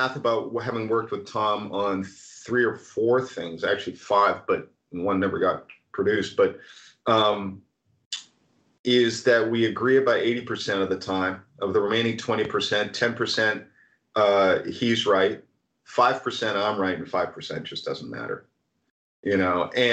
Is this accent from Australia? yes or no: no; Canada; I can't say anything due to my heritage as a Canadian. I'm not allowed to say anything negative ever about Ryan Gosling or Ryan Reynolds